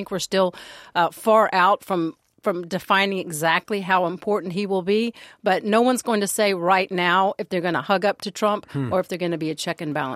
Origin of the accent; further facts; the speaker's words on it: Atlanta, Georgia, United States; I'm from Atlanta. I born and raised there. And look, I'm old enough to remember when Maynard Jackson was first elected mayor of Atlanta.